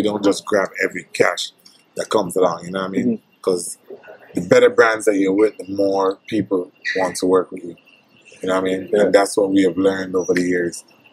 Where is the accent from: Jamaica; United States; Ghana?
Jamaica; I was like, yo, I'm from Jamaica.